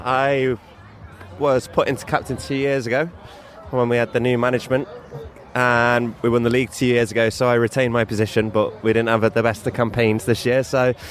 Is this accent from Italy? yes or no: no; Nottingham, East Midlands, United Kingdom; now in Spain; Nottingham.